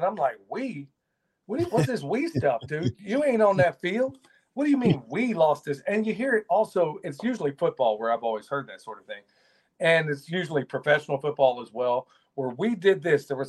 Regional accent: Oklahoma, United States; growing up in Oklahoma, and I'm probably going to offend some Okies out there.

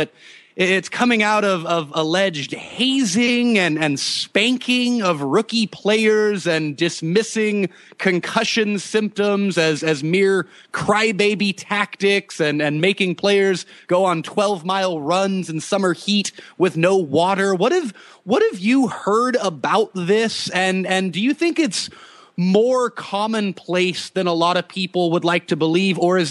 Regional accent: United States; as an American myself

